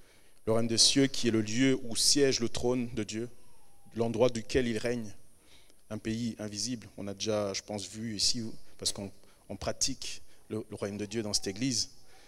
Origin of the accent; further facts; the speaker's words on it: Rwanda; born there; Comme je vous l'ai dit, je suis né au Rwanda